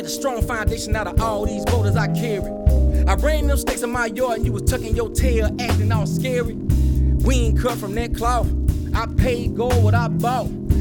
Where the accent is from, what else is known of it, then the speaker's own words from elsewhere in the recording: Meridian, Mississippi, United States; So I'm from Mississippi, Meridian, Mississippi, which is the Bible Belt.